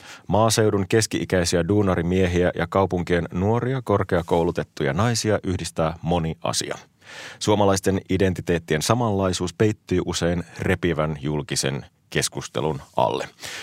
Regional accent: Oulu, North Ostrobothnia, Finland; born there; Minäkin olen syntynyt meren äärellä Oulussa. Mä oon aina asunut meren äärellä.

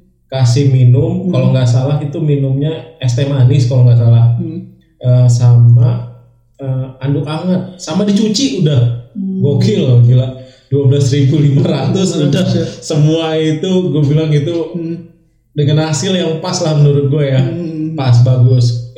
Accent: Jambi, Indonesia; moved away as an adult; also born or lived in Yogyakarta; gua dulu dari SD sampai SMA tuh di Jambi tuh suka banget ke pangkas rambut

